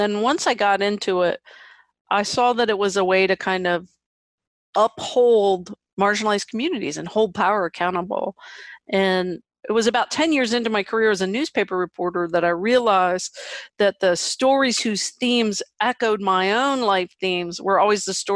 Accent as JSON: {"language": "English", "town": "Urbana", "region": "Ohio", "country": "United States", "tie": "born or raised there", "said": "No, I grew up in Ohio in a small factory town called Urbana."}